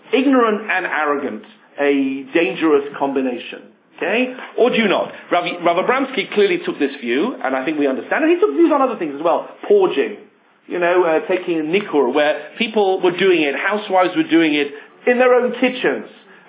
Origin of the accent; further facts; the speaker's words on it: England, United Kingdom; Maybe just because I'm English, I'm interested in these things.